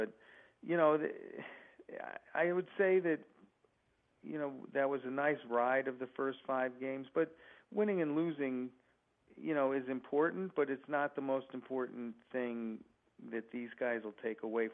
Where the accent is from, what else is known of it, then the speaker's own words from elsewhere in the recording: San Antonio, Texas, United States; born there; I was born in San Antonio, by the way.